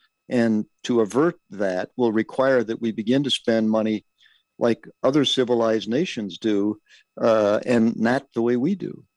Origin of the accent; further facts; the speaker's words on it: United States; It used to be, as an American, we sort of trusted what the intelligence apparatus and the CIA told us was going on.